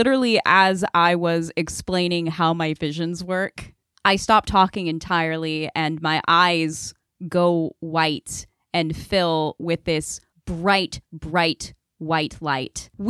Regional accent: Scottsdale, Arizona, United States; born there; now in Chicago, United States; I was born in Scottsdale, Arizona. Went to school there. And then I moved to Chicago.

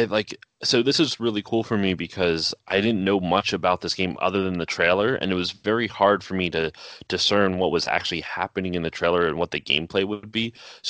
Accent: United States; Because, I'm an American. I don't really know too much about the culture over in the UK or the awards.

